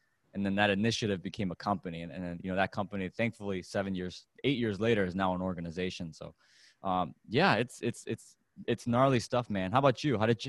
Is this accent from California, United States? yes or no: no; Chicago, Illinois, United States; I grew up in America, you know, and I'm sure you have a lot of listeners around the world, right, internationally. There's a huge problem in my hometown of Chicago, in the south side of Chicago